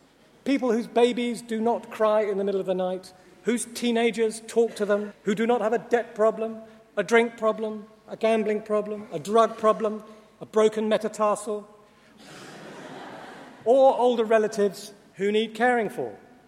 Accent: Scotland, United Kingdom; I don't want to be racist, but I'm Scottish and Jewish, and this is costing me a fortune going up and down in this letter.

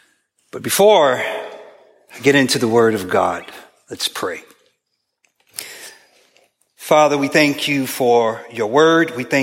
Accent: Chicago, Illinois, United States; now in United Kingdom; I am from Chicago, Illinois.

